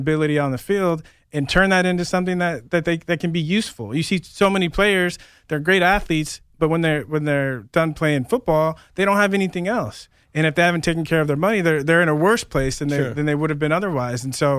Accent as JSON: {"language": "English", "town": "San Diego", "region": "California", "country": "United States", "tie": "born or raised there", "said": "You know, I grew up in San Diego."}